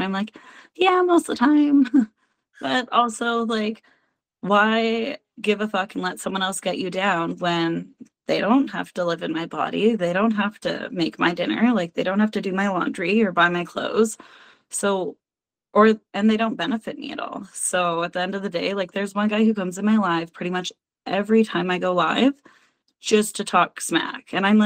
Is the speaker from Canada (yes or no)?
yes; Alberta, Canada; I was like, "I'm from Alberta." And everyone's like, "Canada?" I'm like, "I'm from Canada."